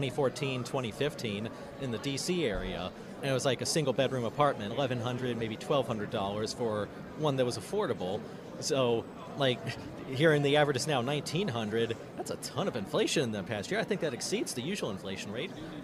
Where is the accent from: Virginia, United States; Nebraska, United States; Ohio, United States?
Virginia, United States; I'm from Virginia, so of course I'm not entirely familiar with it.